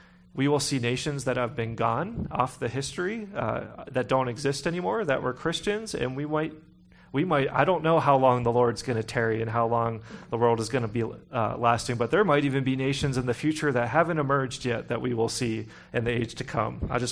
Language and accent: English; Pittsburgh, Pennsylvania, United States; now in Idaho, United States; And I'm saying that because I'm from Pittsburgh.